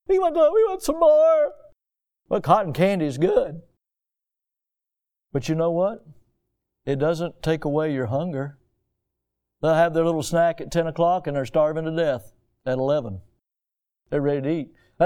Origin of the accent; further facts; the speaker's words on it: the South, United States; I'm from the South. We're allowed to do that.